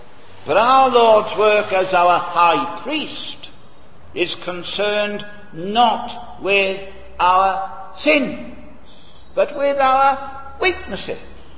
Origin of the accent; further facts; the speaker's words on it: Wales, United Kingdom; you know I come from Wales